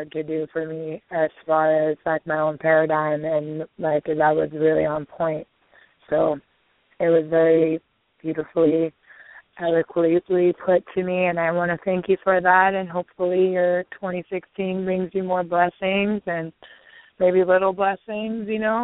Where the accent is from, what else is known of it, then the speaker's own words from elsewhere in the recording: Hawaii, United States; also born or lived in Missouri; now in Omaha, United States; Yeah, I live in Omaha, but I was born and raised in Hawaii, but I lived in Missouri for a couple of years, and now I'm a Nebraskan.